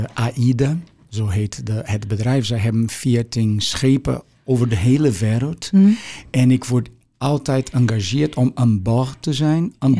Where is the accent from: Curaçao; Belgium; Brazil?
Brazil; Dutch is a second language; als Braziliaan in Duitsland.